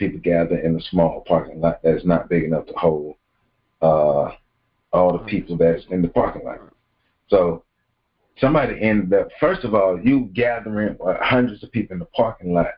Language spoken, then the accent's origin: English; Tallahassee, Florida, United States; But guess what? I'm from Tallahassee, Lake Bradford area.